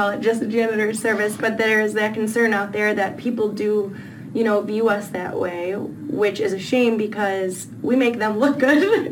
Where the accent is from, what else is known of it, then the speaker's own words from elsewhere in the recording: Oakland, Illinois, United States; now in Florida, United States; I'm from Oakland, Illinois, which is right outside of Chicago. And I have been living here in Florida for 11 years